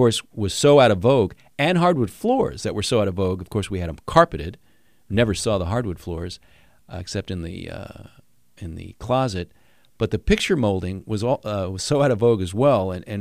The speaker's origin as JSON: {"language": "English", "region": "New York", "country": "United States", "tie": "born or raised there", "said": "I grew up in New York. I love basements."}